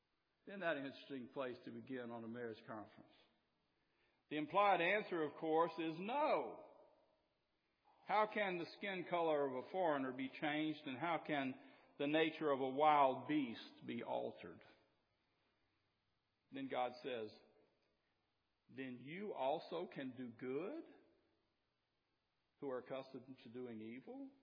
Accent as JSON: {"language": "English", "region": "Southern United States", "country": "United States", "tie": "born or raised there", "said": "Now, I'm from the South, and I know people in the South, and I grew up in a small town"}